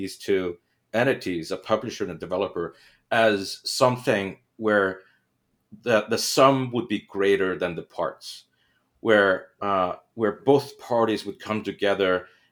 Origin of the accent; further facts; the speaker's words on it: Iceland; I'm originally from Iceland. I'm Icelandic. So I started out by building a studio in Iceland many, many lifetimes ago, it feels.